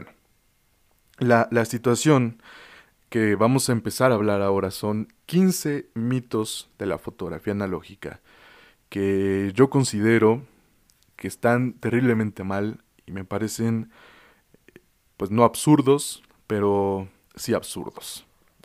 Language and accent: Spanish; Mexico City, Mexico; Y no solamente de México, que es mi ciudad natal